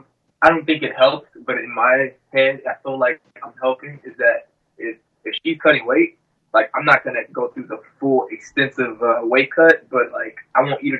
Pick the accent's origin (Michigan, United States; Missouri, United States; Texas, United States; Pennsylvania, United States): Texas, United States; Houston; I'm originally from Houston, Texas.